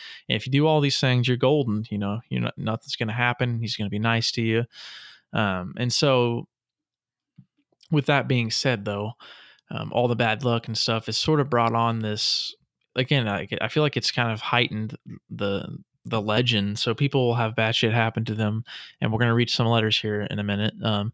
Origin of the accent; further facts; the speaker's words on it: New Hampshire, United States; We are from New Hampshire.